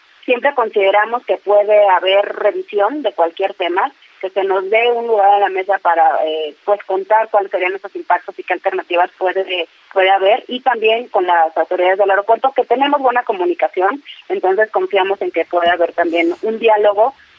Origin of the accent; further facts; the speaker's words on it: Mexico; creo que cualquiera como mexicano esperaríamos que nuestro principal aeropuerto pues estuviera al nivel de cualquier aeropuerto de calidad internacional